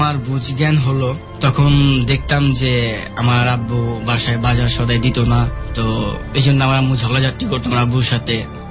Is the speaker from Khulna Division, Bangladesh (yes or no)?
no; Dhaka, Dhaka Division, Bangladesh; born or raised there; also born or lived in Noakhali